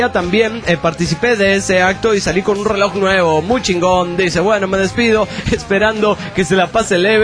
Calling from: New York, United States; de New York.

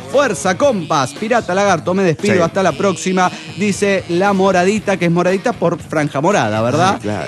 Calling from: Cochabamba, Bolivia; de Cochabamba, Bolivia.

